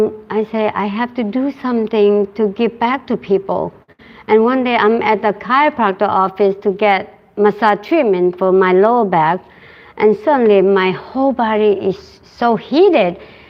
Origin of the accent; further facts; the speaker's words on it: Vietnam; English is a second language; now in United States; I come from Vietnam and go by boat since 1979. And then I landed in United States. So I grown up with like Buddhism